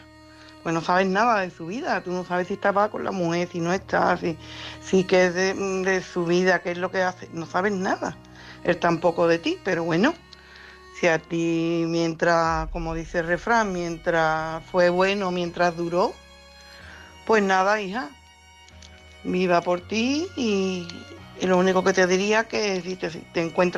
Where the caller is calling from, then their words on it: Coria, Extremadura, Spain; de Coria.